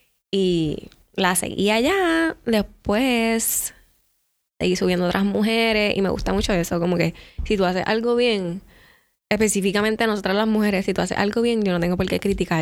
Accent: Cagua, Puerto Rico; Yo soy de Cagua y estudiar en Santurce

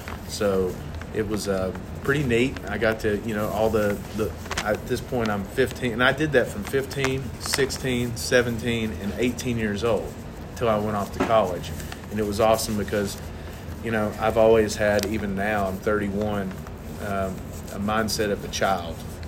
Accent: Kingsport, Tennessee, United States; My hometown is not in Monterey. I was born and raised in Upper East Tennessee in a town called Kingsport.

